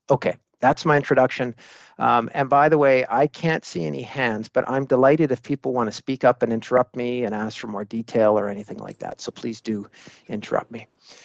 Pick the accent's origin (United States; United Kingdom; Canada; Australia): Canada; I'm from Canada.